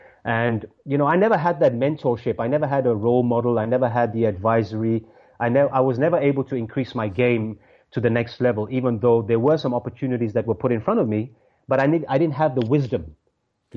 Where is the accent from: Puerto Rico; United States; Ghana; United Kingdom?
United Kingdom; London; Yeah, I grew up in West London